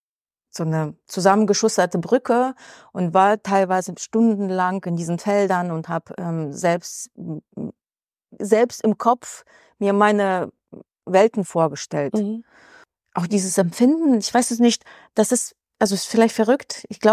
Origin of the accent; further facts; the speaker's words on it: Ukraine; German is a second language; moved away; also ich komme ja aus der Ukraine ursprünglich, habe viele russische und ukrainische Klassiker gelesen.